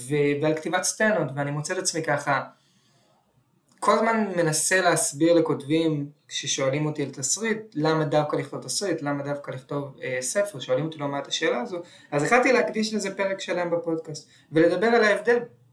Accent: Tel Aviv, Tel Aviv District, Israel; אני גדלתי בצפון תל אביב

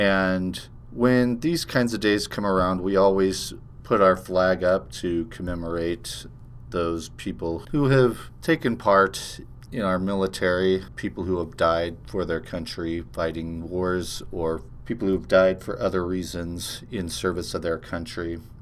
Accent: Concord, California, United States; when I was growing up in Concord, California, was kind of off to the side and up on a hill in a park where there was a flag.

